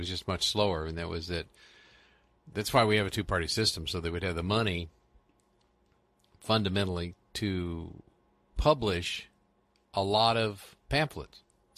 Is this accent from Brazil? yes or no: no; St. Louis, Missouri, United States; I don't remember the exact name of the newspaper when I was growing up in St. Louis